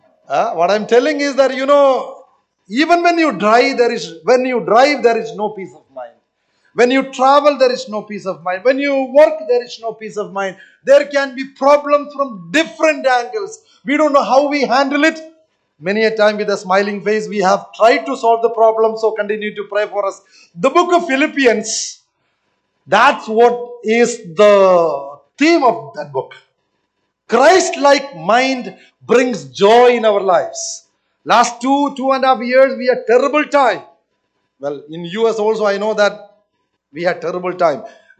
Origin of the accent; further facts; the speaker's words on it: Kerala, India; English is a second language; now in Northern India; I am from South Kerala, but I am last 23 years I am stationed in northern part of India.